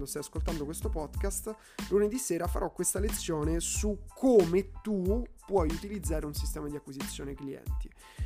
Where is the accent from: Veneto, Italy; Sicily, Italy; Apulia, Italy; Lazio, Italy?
Lazio, Italy; Rome; lo so ragazzi, da romano a me esce social